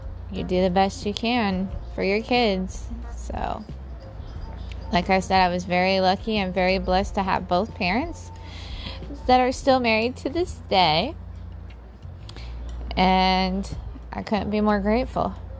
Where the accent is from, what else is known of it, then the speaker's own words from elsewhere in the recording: Mount Sterling, Ohio, United States; I am from Mount Sterling, Ohio.